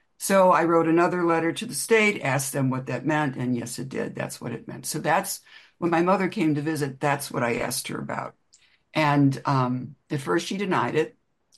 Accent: Ohio, United States; I grew up in Ohio. I live in Illinois.

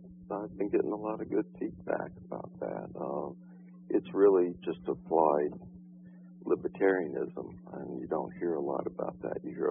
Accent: Tennessee, United States; also born or lived in Washington, D.C.; I am 48 years old. I was originally from Tennessee. Grew up as basically a NASA brat, moving around a lot with the space race.

